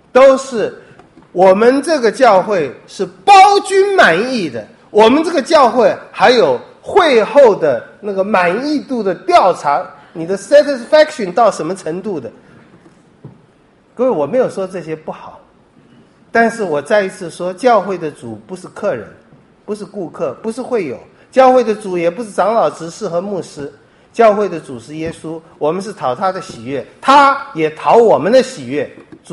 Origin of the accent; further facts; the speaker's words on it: China; 这我们中国人中国文化里面也是很难避免的一个缺点